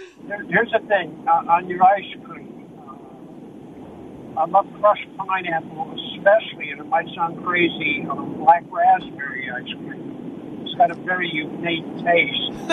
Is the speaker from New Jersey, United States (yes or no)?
no; Pennsylvania, United States; I can't find it down here in the South. I'm from Pennsylvania near Pittsburgh, and can find it all the time.